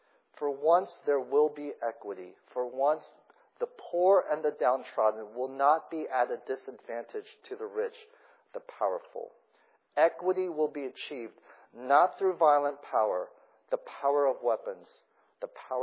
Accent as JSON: {"language": "English", "town": "Portland", "region": "Oregon", "country": "United States", "tie": "born or raised there", "said": "I grew up in Portland, Oregon."}